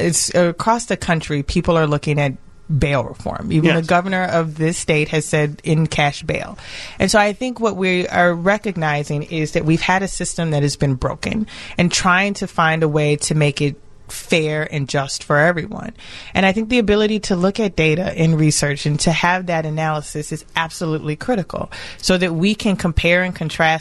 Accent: Chicago, Illinois, United States; I grew up in Cabrini, then I moved to Lincoln Park.

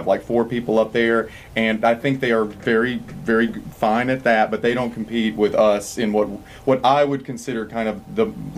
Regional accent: California, United States; Michigan or I'm from California.

